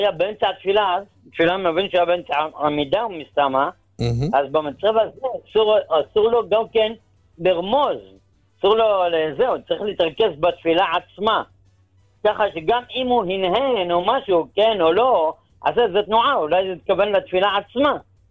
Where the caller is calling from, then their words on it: Ma'ale Adumim, Judea and Samaria Area, Israel; אני ממעלה אדומים.